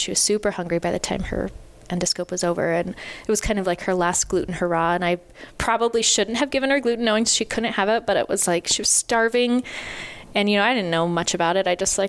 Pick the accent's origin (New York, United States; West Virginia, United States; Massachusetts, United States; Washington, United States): Washington, United States; Spokane; I'm from the Spokane area